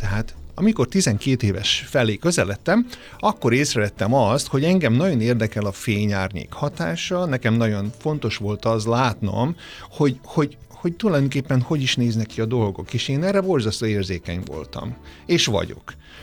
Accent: Pécs, Baranya, Hungary; Én mivel pécsi vagyok, tehát ott is volt egy-két ilyen együttes

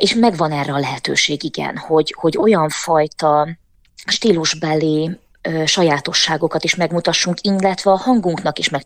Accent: Hungary; én magyarként, tehát ahogy mondod, egyedüli külföldiként

